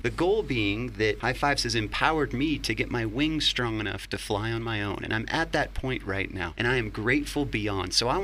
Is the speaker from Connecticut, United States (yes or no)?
no; Incline Village, Nevada, United States; I grew up in Incline Village and thought about it as a kid